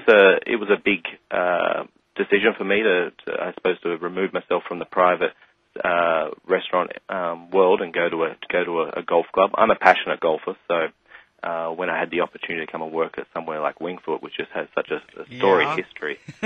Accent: Australia; Yeah, I think growing up in Australia

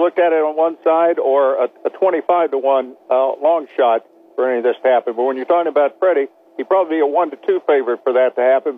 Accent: Oklahoma, United States; I am from Oklahoma.

